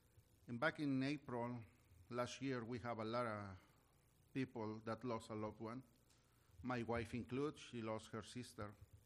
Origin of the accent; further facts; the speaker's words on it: Mexico City, Mexico; We grew up together, and we were raised in Mexico City.